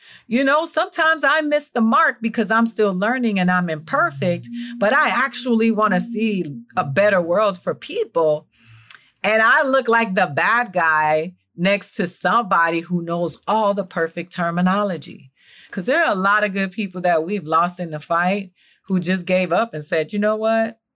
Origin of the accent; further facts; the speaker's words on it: Miami, Florida, United States; I'm from Miami too, and you my hero.